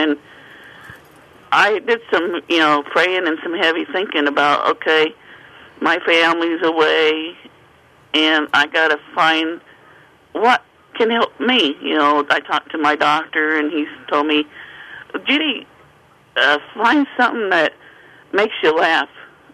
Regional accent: Illinois, United States; And we're from Illinois, and so Doug's family came from Texas.

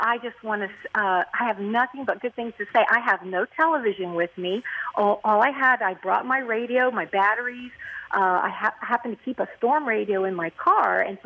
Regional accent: Miami, Florida, United States; I'm from Miami, and I live in Miami Beach, Aventura area, which is North Miami Beach.

